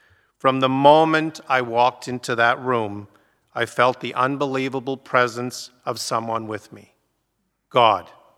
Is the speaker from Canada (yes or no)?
yes; Regina, Saskatchewan, Canada; born there; Although I wasn't a cradle Anglican, I was definitely a cradle Christian. I was born in Regina, Saskatchewan, and as with most prairie families, church, Sunday school, and prayer were a key part of my family's weekly activities.